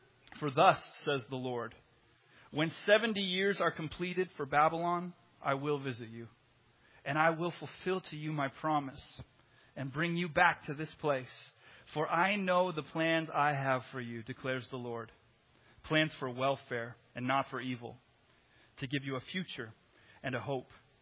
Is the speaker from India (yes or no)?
no; Canada; I was born in Canada. I grew up in Canada.